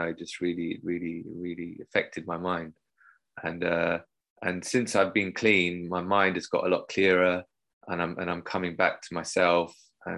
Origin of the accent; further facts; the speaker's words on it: London, United Kingdom; I grew up in South London, funnily enough, in a dysfunctional household.